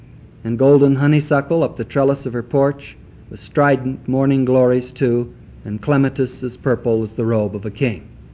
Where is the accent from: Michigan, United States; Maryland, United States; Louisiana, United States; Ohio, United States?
Ohio, United States; and people notice that I grew up in Ohio